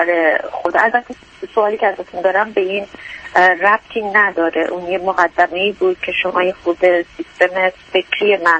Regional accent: United States; چون من از آمریکا هستم، مهاجرت

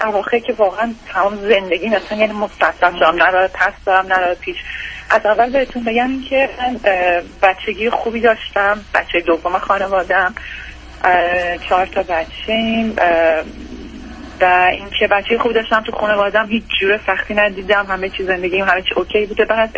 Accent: Iran; moved away as an adult; با بچه‌ام از ایران اومدیم بیرون 2 سال پیش.

